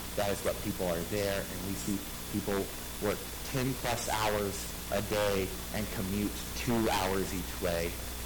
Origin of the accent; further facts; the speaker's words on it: New Mexico, United States; moved away as an adult; now in Sao Paulo, Brazil; I live in Sao Paulo, Brazil, and I grew up here in New Mexico.